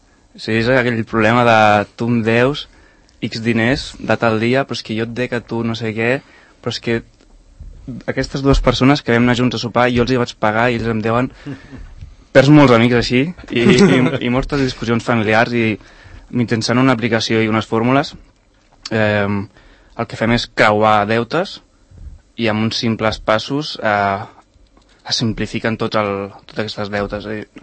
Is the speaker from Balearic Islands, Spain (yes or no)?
no; Catalonia, Spain; som catalans i al final aquí cadascú vol pagar el seu